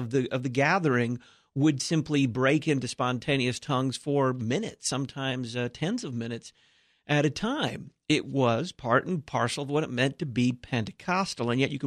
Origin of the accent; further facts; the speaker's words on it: the South, United States; I grew up right there in the Bible Belt.